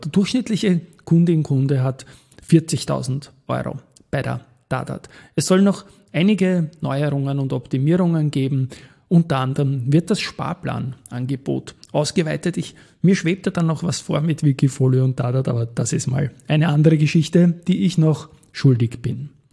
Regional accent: Austria; weil ich als Österreicher sonst nirgendwo so Trading-lastige Anbieterinnen und Anbieter auch sehe

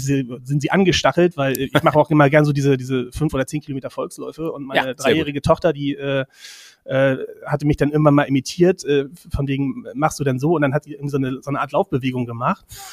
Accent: Ramelsow, Lower Saxony, Germany; ich komme aus Ramelsow, also nicht direkt hier Buxtehude.

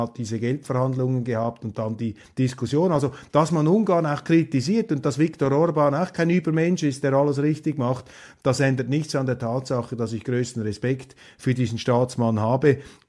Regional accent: Switzerland; als Schweizer beunruhigt mich das, besorgt mich das auch.

